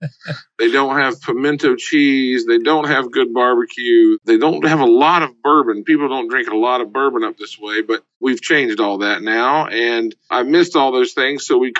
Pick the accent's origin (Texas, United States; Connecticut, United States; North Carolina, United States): North Carolina, United States; Charlotte; Well, I was born and raised in North Kakalaki, just up the road from Hotlanta. And Hotlanta was always the big time, whereas we were just small country boys. And I ran around the woods of Charlotte, North Carolina for most of my life.